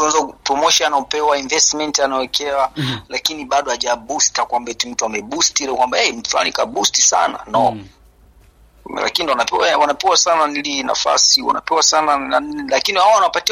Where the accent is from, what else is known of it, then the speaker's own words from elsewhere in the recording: Musoma, Mara, Tanzania; Yeah, mimi ni mtu wa Musoma kabisa mara huko.